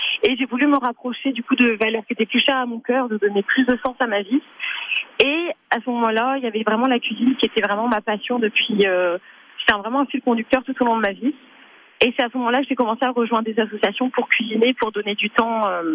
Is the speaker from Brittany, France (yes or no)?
yes; Brittany, France; Je viens du Finistère, donc oui, j'avais certainement le pied marin.